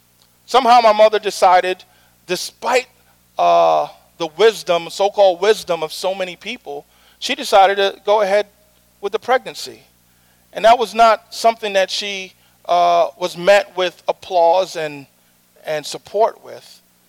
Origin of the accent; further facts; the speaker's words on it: Guyana; born there; I was born in Guyana, South America.